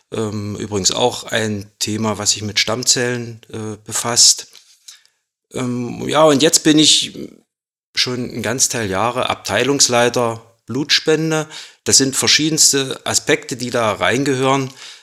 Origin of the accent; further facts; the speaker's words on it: Wittenberg, Saxony-Anhalt, Germany; also born or lived in Magdeburg; Also 1965 wurde ich geboren in Wittenberg, bin dort zur Schule gegangen, habe dort das Abitur abgelegt. Danach folgte das Studium Humanmedizin in Magdeburg.